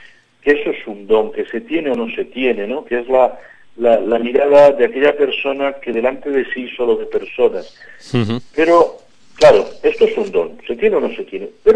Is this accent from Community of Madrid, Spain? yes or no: yes; Madrid, Community of Madrid, Spain; born there; no son la gente del Pozo, yo nací en el Pozo, o de Vallecas, ¿no?